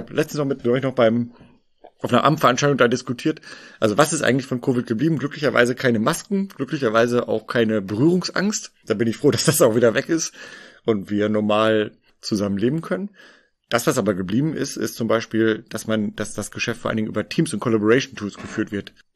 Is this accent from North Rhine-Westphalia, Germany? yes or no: yes; Bielefeld, North Rhine-Westphalia, Germany; Aber unser Herz schlägt in Bielefeld. Also wir sind eine Bielefelder Gesellschaft. Ich bin Ur-Bielefelder. Komm hier weg aus Ostwestfalen.